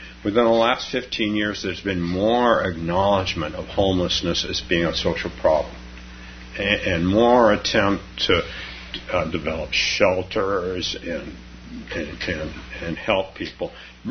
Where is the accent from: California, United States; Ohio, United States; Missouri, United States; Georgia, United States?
California, United States; he was governor of my home state, California.